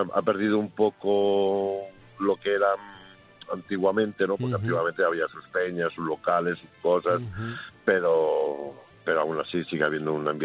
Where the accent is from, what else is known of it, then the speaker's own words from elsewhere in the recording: Navalcarnero, Community of Madrid, Spain; Pues en Navalcarnero, en un pueblecito de Madrid.